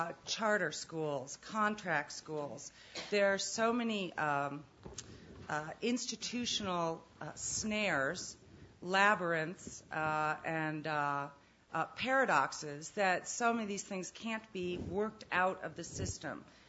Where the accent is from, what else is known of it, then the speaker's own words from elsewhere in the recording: Chicago, Illinois, United States; I'm from Chicago, the state that has the dubious distinction of being 49th out of 50th in the per pupil allocation in the public school system.